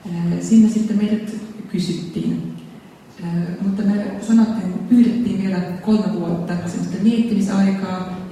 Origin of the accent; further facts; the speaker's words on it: Estonia; first language Estonian; Finnish is a second language; olen kotoisin Virosta. Viro on äidinkieli.